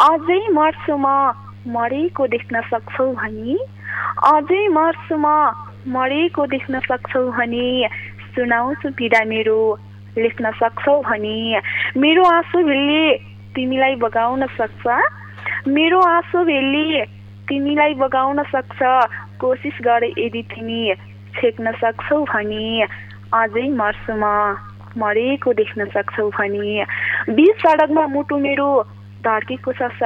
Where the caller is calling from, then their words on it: Dailekh, Karnali Province, Nepal; म तपाईँ दैलेखदेखि हो